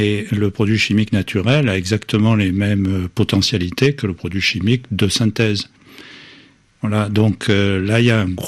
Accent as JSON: {"language": "French", "town": "Marseille", "region": "Provence-Alpes-Côte d'Azur", "country": "France", "said": "Bon, je suis Marseillais, donc je connais un peu la question."}